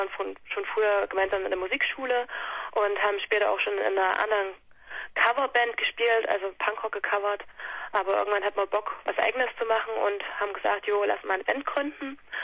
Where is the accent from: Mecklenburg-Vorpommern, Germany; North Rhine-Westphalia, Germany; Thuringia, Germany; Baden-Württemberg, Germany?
Thuringia, Germany; Wir kommen aus Thüringen, eigentlich so aus den Dörfern verstreut, rum von Schleiz, ja, oder wen das halt nicht so geläufig ist, Nähe Jena.